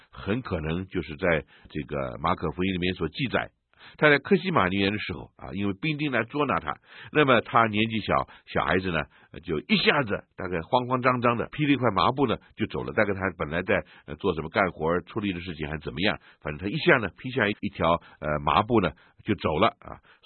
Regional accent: China

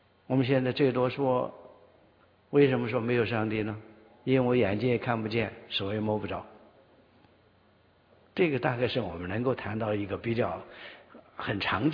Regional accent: China; 在大陆我们很多人都是唱着国际歌长大的

